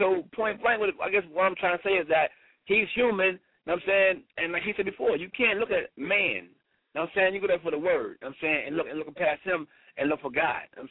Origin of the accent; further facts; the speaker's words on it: Brooklyn, New York, United States; I'm from Brooklyn, so I mean, I feel you.